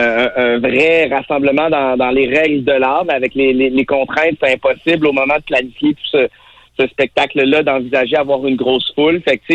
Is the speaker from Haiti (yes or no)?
yes; Haiti; born there; je suis né en Haïti. J'ai-tu le droit de me considérer comme étant haïtien, québécois, de Québec, aussi canadien? Ma sœur, tu sais, moi, j'ai été adopté.